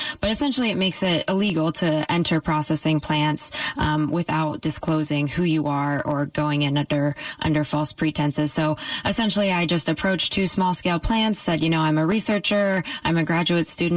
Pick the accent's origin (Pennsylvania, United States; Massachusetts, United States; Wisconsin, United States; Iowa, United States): Iowa, United States; And eventually I picked some small-scale processing plants back in my home state of Iowa